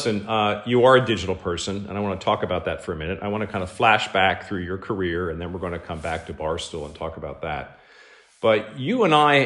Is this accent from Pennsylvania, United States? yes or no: yes; Pennsylvania, United States; I grew up near Penn National. And when I was younger, I used to go to the racetrack.